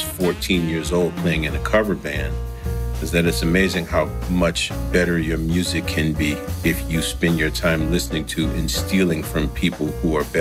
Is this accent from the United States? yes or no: yes; New Orleans, Louisiana, United States; I grew up in New Orleans and grew up singing songs and clanging pencils on a fence, singing